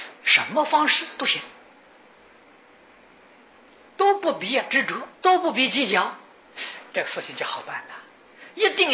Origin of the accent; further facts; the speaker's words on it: China; 到中国来立刻就实行本土化、现代化，所以我们中国人马上就接受了啊